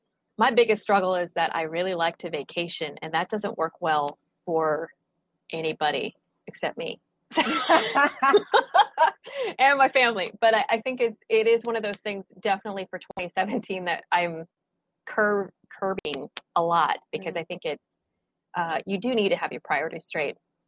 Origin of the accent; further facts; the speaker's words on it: Syracuse, New York, United States; I grew up in Syracuse as well. That was all like from age 10 on, Syracuse, I always considered my home.